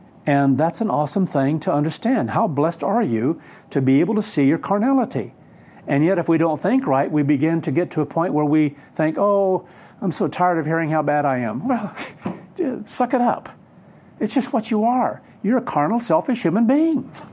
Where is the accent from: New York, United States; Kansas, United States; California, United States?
Kansas, United States; when we were in Kansas, when I grew up in Kansas, that people could kind of rent or lease a land for a certain percentage of crops